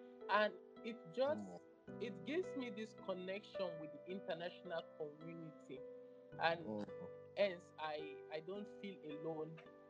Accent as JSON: {"language": "English", "country": "Nigeria", "tie": "born or raised there", "said": "it was difficult for me growing up in Nigeria"}